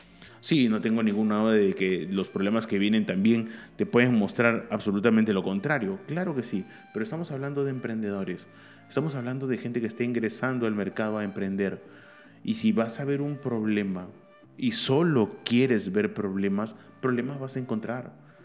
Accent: Peru; Nos indican realmente que, al menos en mi país, en Perú, la gente desea emprender

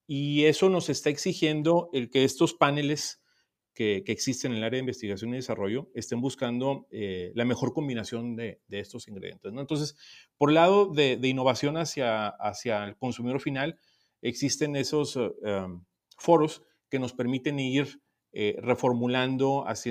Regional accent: Mexico; es lo que quizás como mexicano nos distingue

